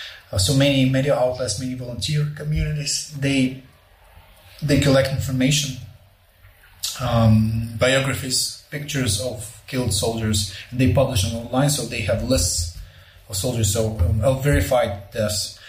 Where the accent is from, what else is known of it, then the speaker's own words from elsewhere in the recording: Volnovakha, Donetsk Oblast, Ukraine; Volovakha, my hometown, which is just north of Mariupol